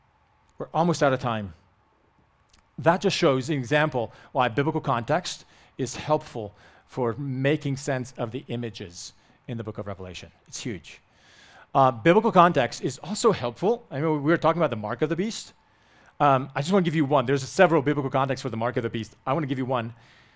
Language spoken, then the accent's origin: English; Romania; I grew up in Romania. Communism fell when I was 10. We were not allowed to worship Jesus.